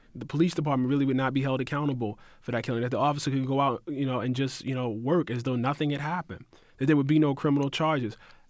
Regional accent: Baltimore, Maryland, United States; Well, I grew up in West Baltimore.

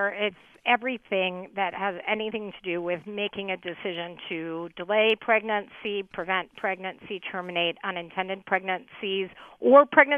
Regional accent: Texas, United States; like in Indiana, under Mike Pence, like in my home state of Texas, all of those things are affected.

